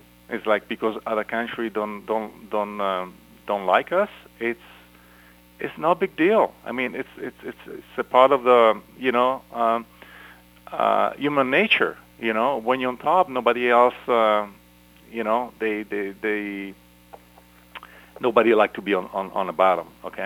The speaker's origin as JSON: {"language": "English", "town": "Milan", "region": "Lombardy", "country": "Italy", "moved": "as an adult", "lives_now": "United States", "said": "Oh, originally from Italy, Milan."}